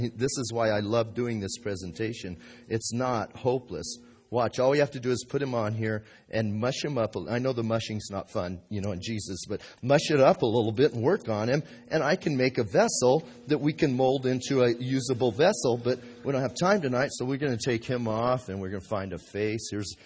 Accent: Bisbee, Arizona, United States; I was born and raised in Bisbee and saw Bisbee go through all the changes that it's gone through over the years, and went from a mining camp to the arts and crafts hippie community.

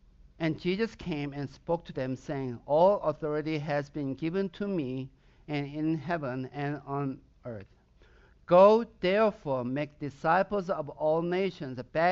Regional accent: southern Sweden, Sweden; first language Swedish; English is a second language; because that's my native language. I'm from Southern Sweden.

